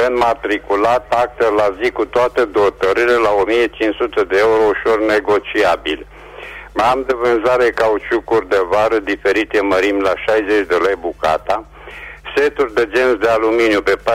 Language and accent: Romanian; Reșița, Caraș-Severin, Romania; sunt din Reșița și revin și eu cu următoarele anunțuri.